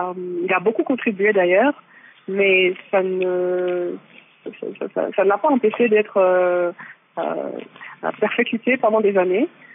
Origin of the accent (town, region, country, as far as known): Rwanda